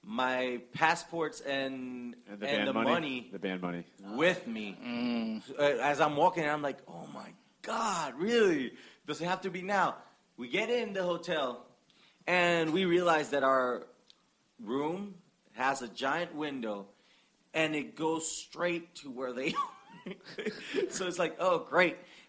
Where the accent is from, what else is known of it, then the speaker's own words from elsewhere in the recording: Puerto Rico; obviously, like, we're from Puerto Rico.